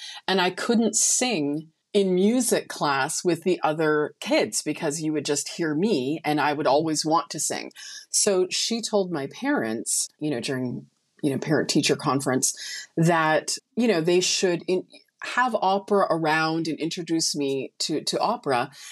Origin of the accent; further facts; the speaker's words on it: Etobicoke, Ontario, Canada; also born or lived in Brampton; I was born in Brampton, but then we moved to Etobicoke.